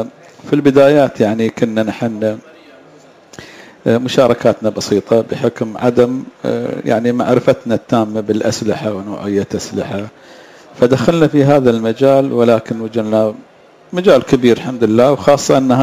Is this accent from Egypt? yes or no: no; United Arab Emirates; عندنا في الإمارات